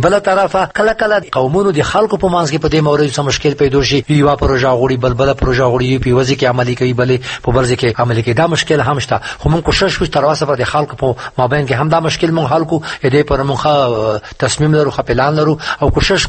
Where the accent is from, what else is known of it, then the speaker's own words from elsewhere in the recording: Khost, Afghanistan; موږ ولایت د خوست ولایت یو سرحدي ولایت ده